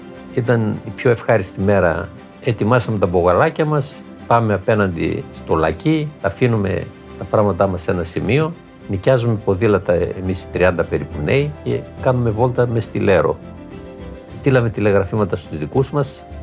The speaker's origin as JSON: {"language": "Greek", "town": "Thessaloniki", "region": "Central Macedonia", "country": "Greece", "tie": "born there", "said": "Γεννήθηκα στη Θεσσαλονίκη το 1947, αλλά το μεγαλύτερο μέρος μετά τον παιδικό χρόνο το πέρασα στις Κίδρες."}